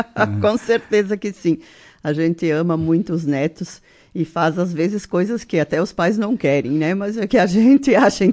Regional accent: Marau, Rio Grande do Sul, Brazil; also born or lived in São Paulo da Cruz; Sim, nasci em São Paulo da Cruz, mas ainda pequena vim morar na cidade, porque nasci no ano da emancipação de Marau, né?

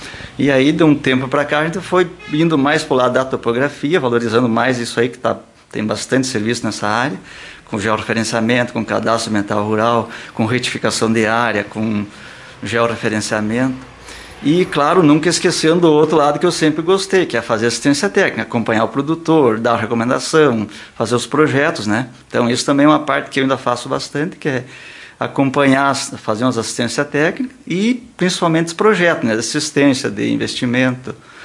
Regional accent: Lagoa Vermelha, Rio Grande do Sul, Brazil; eu sou natural de Lagoa Vermelha, do interior, né? E aí, a gente família humilde, né?

